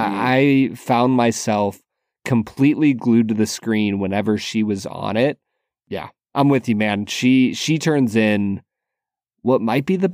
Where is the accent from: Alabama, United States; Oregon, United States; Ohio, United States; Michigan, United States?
Ohio, United States; Cleveland; I grew up in Cleveland. I've been around lots of Eastern Europeans.